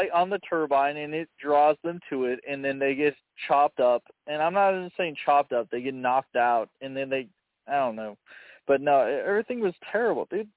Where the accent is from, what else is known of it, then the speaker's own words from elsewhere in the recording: the West, United States; I'm from a little bit out west. I'm from the Middle East, the Middle East of America. No, I'm from the West. We have those wind farms.